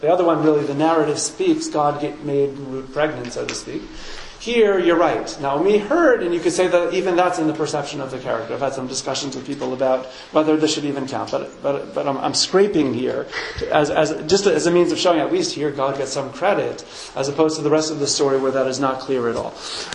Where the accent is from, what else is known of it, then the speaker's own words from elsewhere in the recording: New York, United States; I'm such a New Yorker